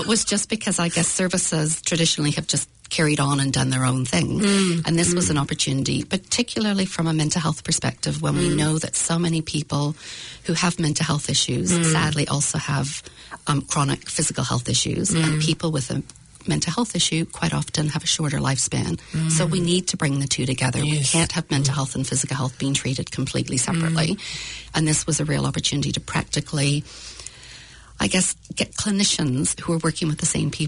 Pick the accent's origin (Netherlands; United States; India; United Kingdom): United Kingdom; Northern Ireland; accent: mixed; also born or lived in Canada; now in New Zealand; I'm originally from Northern Ireland, did a bit of a stopover in Canada, which is where I've got this bit of a mixed accent.